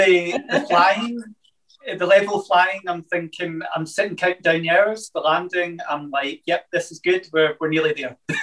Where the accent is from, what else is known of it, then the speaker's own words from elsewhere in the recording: Paisley, Scotland, United Kingdom; growing up in Paisley, I can remember Mum and my granddad always taking me down to the airport whenever Concorde came in.